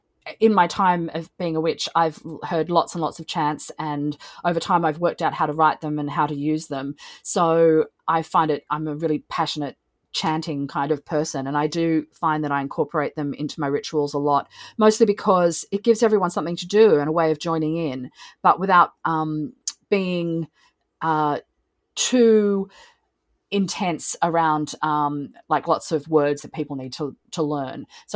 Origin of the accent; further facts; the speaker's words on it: Australia; as everyone can hear, I am also Australian